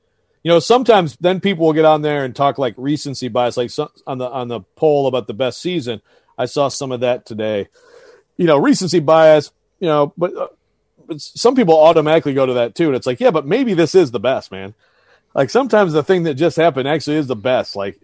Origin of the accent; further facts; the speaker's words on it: Michigan, United States; And again, I'm from Michigan, man. Like I'm used to covering sports in Minnesota and Wisconsin, okay?